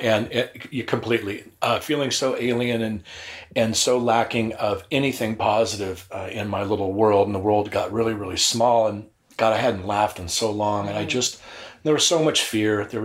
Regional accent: Long Beach, California, United States; Yeah, growing up in Long Beach, the scene was awesome.

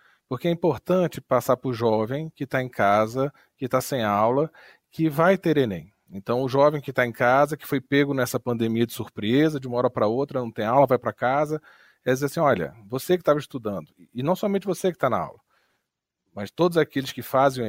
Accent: Brasília, Federal District, Brazil; sou de Brasília

